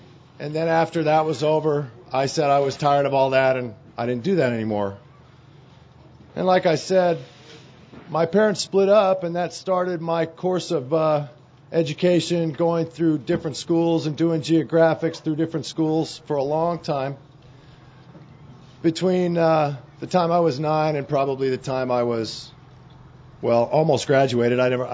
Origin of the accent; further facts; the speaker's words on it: California, United States; I grew up out in California in L.A. County in the San Fernando Valley.